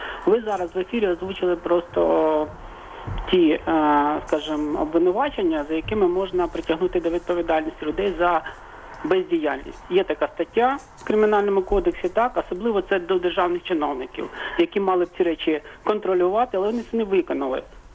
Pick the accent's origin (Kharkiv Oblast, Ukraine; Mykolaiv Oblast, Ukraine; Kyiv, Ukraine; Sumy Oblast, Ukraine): Kyiv, Ukraine